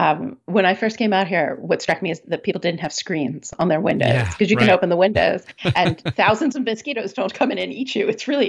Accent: Maryland, United States; Yeah, I mean, for sure. I was always reading a book. I am still always reading a book. I'm still that kid.

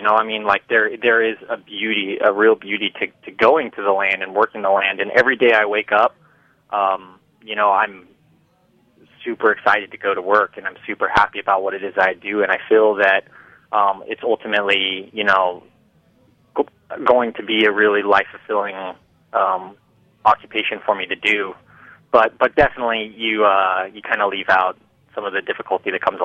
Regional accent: California, United States; I do come from an agricultural area in California. I come from Amador County, which is a small rural community in the Sierra Nevada foothills here in California.

